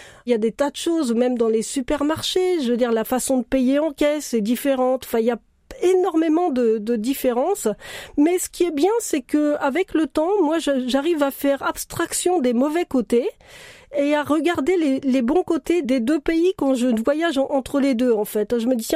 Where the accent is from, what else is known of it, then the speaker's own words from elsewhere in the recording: Paris, Île-de-France, France; on est française, on vient de Paris